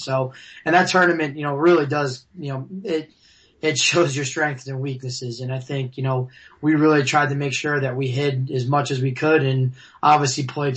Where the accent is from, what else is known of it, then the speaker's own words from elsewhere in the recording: New York, United States; growing up in Long Island.